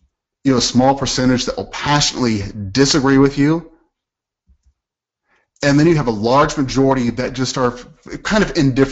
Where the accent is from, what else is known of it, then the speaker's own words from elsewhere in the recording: Texas, United States; but I'm from Texas, so I'm using steak as an example here.